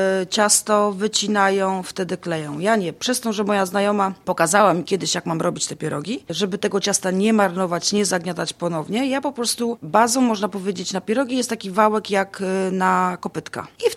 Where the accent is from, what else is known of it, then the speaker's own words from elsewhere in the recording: Radzyń Chełmiński, Kuyavian-Pomeranian Voivodeship, Poland; bo ja ogólnie pochodzę z województwa kujawsko-pomorskiego, z Radzenia Chomińskiego